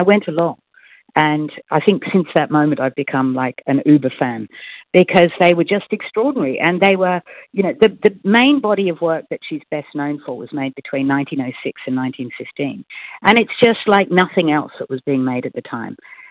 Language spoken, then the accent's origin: English; Australia; now in London, United Kingdom; I live in London. I'm Australian, but I live in London.